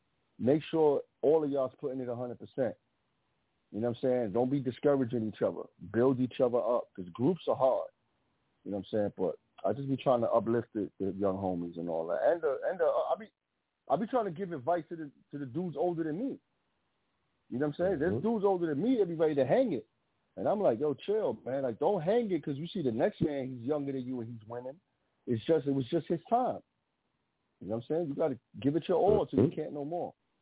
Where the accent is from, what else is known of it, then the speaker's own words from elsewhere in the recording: Bronx, New York, United States; Look where I live at. I'm from the Bronx. All the elements are around me.